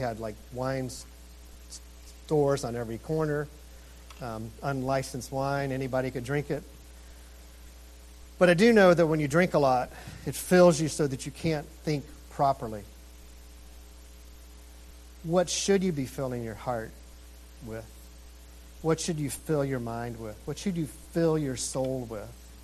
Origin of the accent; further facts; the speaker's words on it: Georgia, United States; I grew up in Georgia, and they didn't have DWIs.